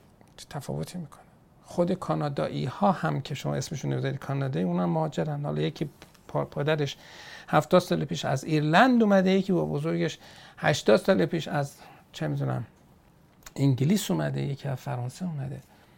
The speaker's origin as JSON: {"language": "Persian", "country": "Iran", "said": "دنبال این باشیم که ما نفهمند وقت ما ایرانی هستیم."}